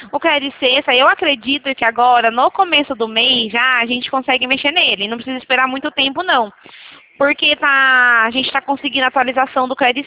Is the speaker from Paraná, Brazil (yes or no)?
no; Rio Claro, São Paulo, Brazil